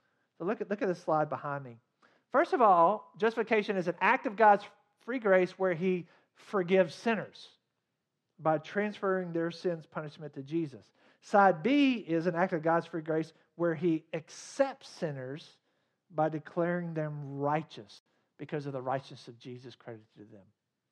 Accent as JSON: {"language": "English", "town": "Athens", "region": "Georgia", "country": "United States", "tie": "born or raised there", "said": "I grew up in Athens, Georgia, as I mentioned earlier. And my family was a member of the Athens Country Club."}